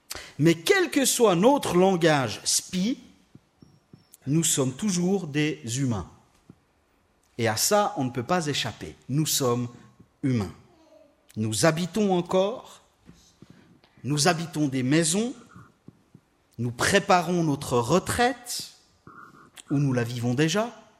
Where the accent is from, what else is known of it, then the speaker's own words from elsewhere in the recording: Geneva, Switzerland; ce frère de l'église où j'ai grandi, à Genève, à la rue de la Servette.